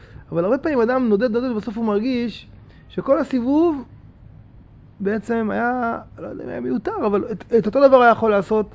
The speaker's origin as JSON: {"language": "Hebrew", "town": "Petah Tikva", "region": "Central District", "country": "Israel", "tie": "born or raised there", "also_born_or_lived": "Golan", "moved": "as an adult", "said": "דחף אותי להתרחק מהמקום שבו גדלתי, פתח תקווה. שזה, אפילו עד היום יש איזשהו ארומה אפורית כזאת, פתח תקווה, כאילו, זה משהו, זה מעוז הבלבטיות הדתית"}